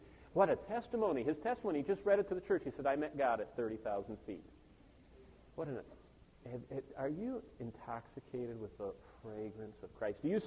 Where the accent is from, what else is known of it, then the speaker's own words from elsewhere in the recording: Tulsa, Oklahoma, United States; I'm from Tulsa. I'm not a health, wealth, and prosperity preacher.